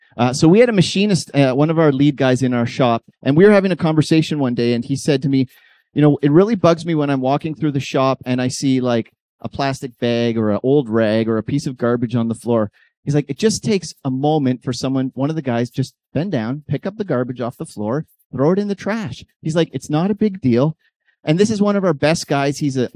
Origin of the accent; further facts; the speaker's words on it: Estevan, Saskatchewan, Canada; We're from Estevan, Saskatchewan. We drove out here yesterday.